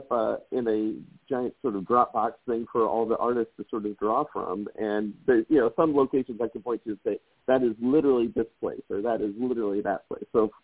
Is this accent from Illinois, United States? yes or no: yes; Rock Island, Illinois, United States; it's somewhat based on my hometown of Rock Island, Illinois.